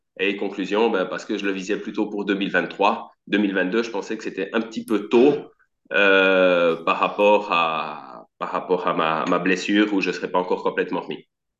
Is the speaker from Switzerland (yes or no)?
yes; Switzerland; Excuse-moi, je suis suisse